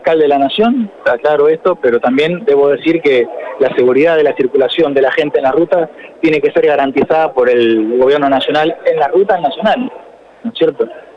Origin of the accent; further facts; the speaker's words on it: Santa Fe, Argentina; vamos a defender y reclamar lo que nos merecemos como santafesinos.